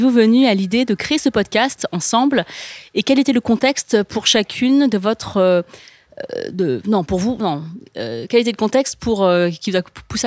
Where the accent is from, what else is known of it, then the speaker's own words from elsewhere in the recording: France; moi, je vis en France, je suis née, j'ai grandi en France